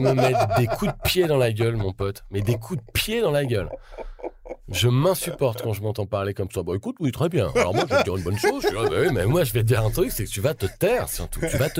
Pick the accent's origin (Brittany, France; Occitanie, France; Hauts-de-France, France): Hauts-de-France, France; Abbeville; born there; Je suis né dans la Somme, à Abbeville